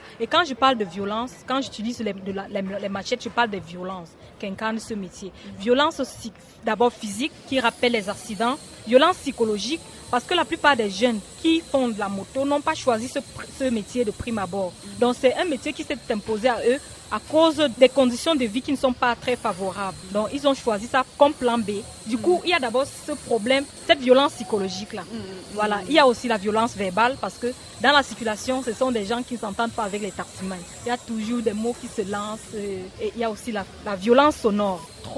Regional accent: Cameroon; chez nous, au Cameroun, c'est un métier qui a le pouvoir.

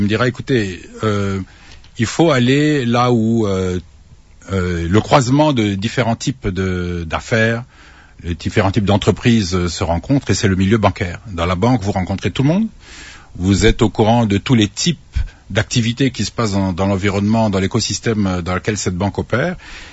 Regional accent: Kisangani, Tshopo, DR Congo; Nous sommes originaires de Kisangani ou pas loin de Kisangani.

